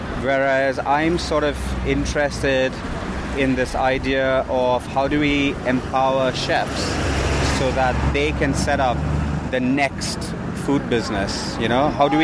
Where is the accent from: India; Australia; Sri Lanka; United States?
India; now in London, United Kingdom; I grew up on Burmese food living in India because my mum loved to make khao sui.